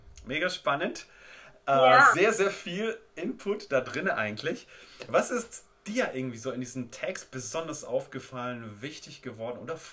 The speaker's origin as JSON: {"language": "German", "country": "Poland", "tie": "born there", "said": "Also ich bin ja in Polen geboren."}